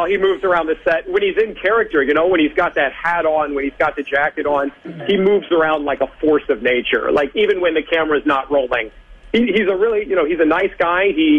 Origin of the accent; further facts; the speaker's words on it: Mount Vernon, Iowa, United States; now in Montana, United States; So I grew up in Iowa in a tiny town called Mount Vernon in eastern Iowa. So I kind of grew up surrounded by farms